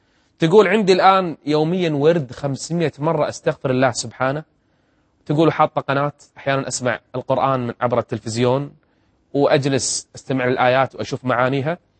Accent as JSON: {"language": "Arabic", "country": "Kuwait", "said": "وهو مدير الطب النفسي أصلا عندنا بالكويت"}